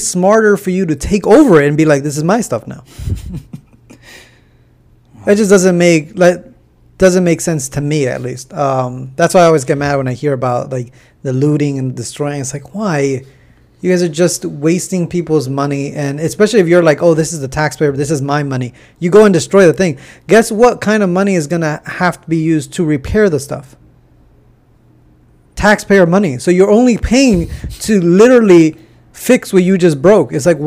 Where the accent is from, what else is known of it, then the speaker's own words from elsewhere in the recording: Los Angeles, California, United States; Oh, I said, they had asked me where I'm from, and I sai